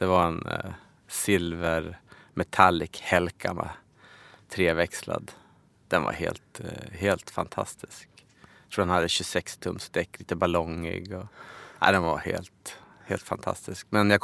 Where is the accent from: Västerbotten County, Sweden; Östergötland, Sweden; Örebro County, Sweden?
Västerbotten County, Sweden; Umeå; now in Stockholm, Sweden; jag hade bott utanför Södermalm sen jag flyttade till Stockholm. Så jag är ju från Umeå